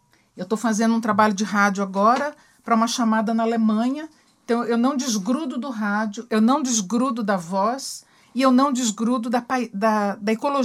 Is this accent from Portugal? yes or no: no; Lebanon; Sou libanesa, mas não cobro.